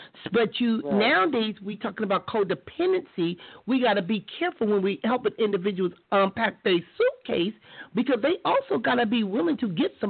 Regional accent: Compton, California, United States; I grew up in Compton. And in Compton, I didn't know nothing about a person being depressed or having anxiety

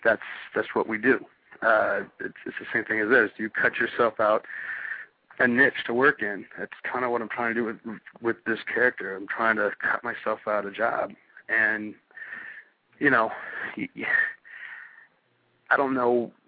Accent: the South, United States; I come from the South. You know what that's like.

